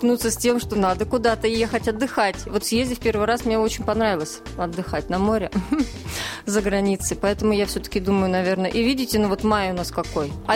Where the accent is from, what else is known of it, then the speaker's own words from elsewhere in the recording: Chelyabinsk Oblast, Russia; я родом из Челябинской области, край озер.